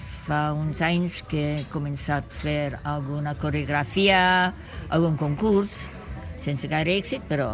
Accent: England, United Kingdom; Catalan is a second language; now in Catalonia, Spain; A veure, jo sóc anglesa, però ja fa molt d'anys que visc aquí a Catalunya.

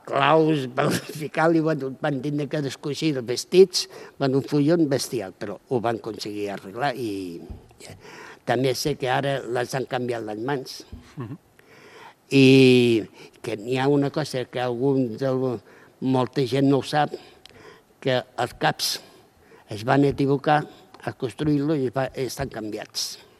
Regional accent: Moja, Catalonia, Spain; som de Moja

